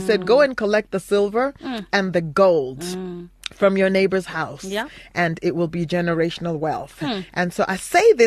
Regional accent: Canada; also born or lived in United States; I grew up in Canada and I grew up in the United States and I went to high school in the U.S.

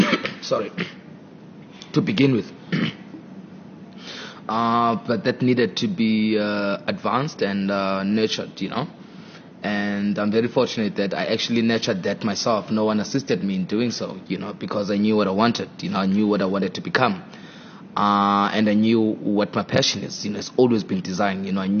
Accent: Engqeleni, Eastern Cape, South Africa; moved away; So I'm from a place called Engqeleni in the Eastern Cape. You know, it's rural place, a village, so to say. That's where I'm from, raised by my grandmother, and later on moved to Durban

